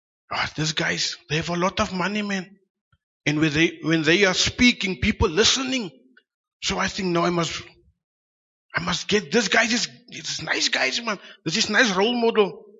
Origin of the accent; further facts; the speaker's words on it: Cape Town, Western Cape, South Africa; I'm from Cape Town, stayed in Delft, grew up in Elches River, Cape Flats.